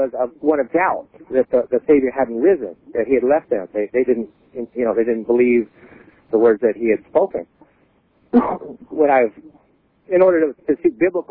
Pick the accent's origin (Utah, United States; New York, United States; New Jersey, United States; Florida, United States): Utah, United States; I'm from Utah, and the Mormons are dear to my heart.